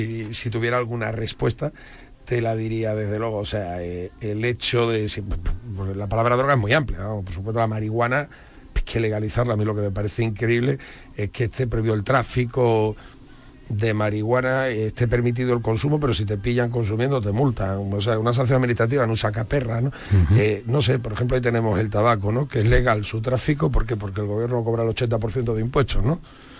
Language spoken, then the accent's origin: Spanish; Seville, Andalusia, Spain; moved away; soy sevillano de nacimiento y de corazón